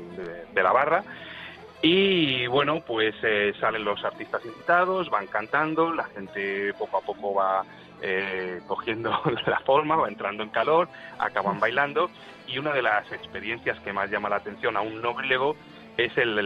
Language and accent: Spanish; Spain; yo estábamos acostumbrado como español a salir a tomar unas cañas